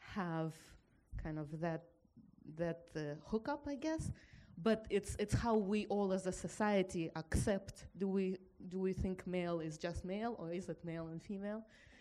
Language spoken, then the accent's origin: English; Russia; born there; first language Russian; English is a second language; I was born in Russia